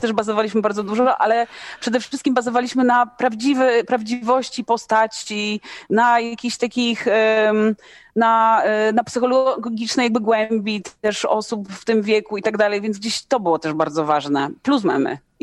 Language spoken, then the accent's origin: Polish; Płock, Masovian Voivodeship, Poland; jestem z Płocka, Piotr jest z Łomży, to też znamy tę drogę z takiego mniejszego miasta. No Płock jest całkiem takim ogarniętym miastem.